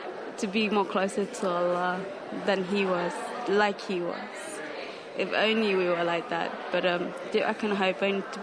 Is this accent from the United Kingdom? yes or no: yes; London, United Kingdom; I'm from the UK, London.